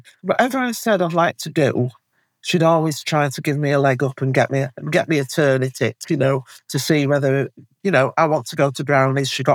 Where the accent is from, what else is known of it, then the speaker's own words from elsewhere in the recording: Featherstone, Yorkshire and the Humber, United Kingdom; born there; now in Wakefield, United Kingdom; I was born in Featherston. Yeah, I live in Wakefield now. It's very close, you know. It's only a few miles away. So Featherston's a mining town.